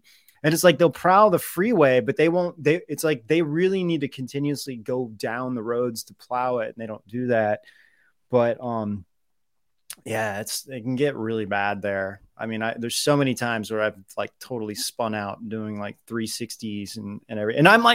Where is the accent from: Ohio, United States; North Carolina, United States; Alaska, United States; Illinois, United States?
Ohio, United States; growing up in Ohio, you know, I experienced that a lot